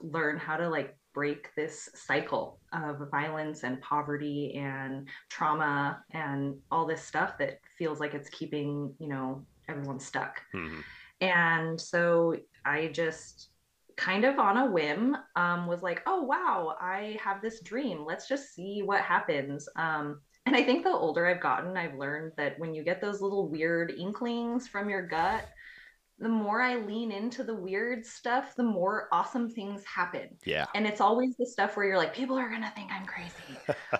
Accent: Hillyard, Washington, United States; I grew up in Hilliard. I went to Rogers. Hilliard is just, I love it. It's also one of the poorest communities in Washington

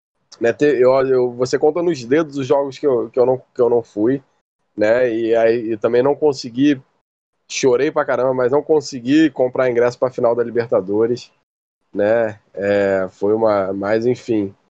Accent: Niterói, Rio de Janeiro, Brazil; pra quem não sabe, eu sou de Niterói

